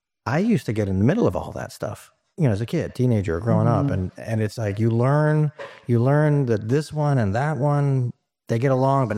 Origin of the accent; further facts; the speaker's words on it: Miami, Florida, United States; I'm from Miami. I grew up with all like the whole spectrum of Latins around.